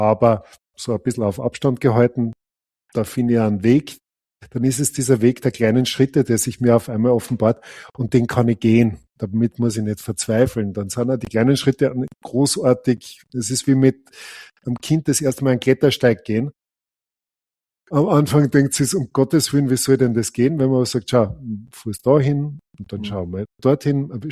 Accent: Austria; Also, ich bin ein Österreicher

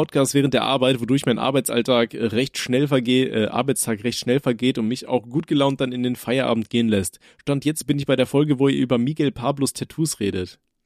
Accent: Osnabrück, Lower Saxony, Germany; Ich komme aus Osnabrück

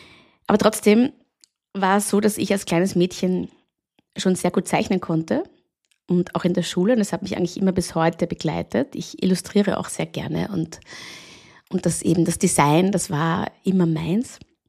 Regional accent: Klosterneuburg, Lower Austria, Austria; Meine Wurzeln aber, wie gesagt, habe ich in Klosterneuburg, in dieser kleinen Weinstadt bei Wien, wo ich aufgewachsen bin und wo auch meine Familie lebt.

